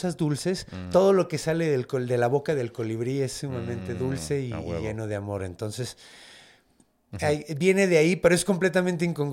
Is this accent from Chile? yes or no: no; Mexico; Pues, carnal, soy mexicano, güey.